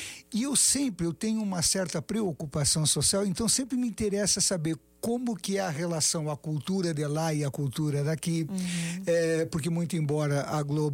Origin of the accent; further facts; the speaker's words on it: Rio Grande do Sul, Brazil; O clima, para mim, que sou gaúcho, essa cidade é calor pra caramba